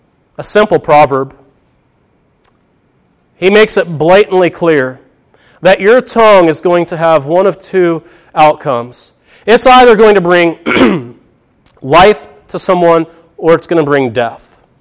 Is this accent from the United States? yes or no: yes; Edgewood, Illinois, United States; I grew up in Edgewood, Illinois, just about 20 miles south of Effingham, real small town.